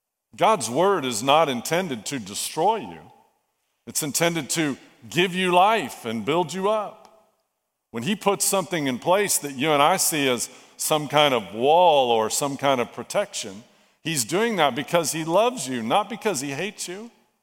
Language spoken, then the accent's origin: English; United States; born there; Well, I was born in America. I was born in a family that's believers.